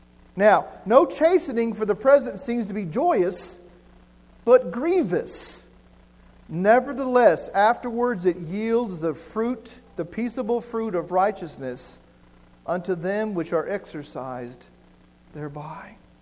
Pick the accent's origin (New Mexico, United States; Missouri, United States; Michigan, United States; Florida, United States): New Mexico, United States; Because I'm from New Mexico? No.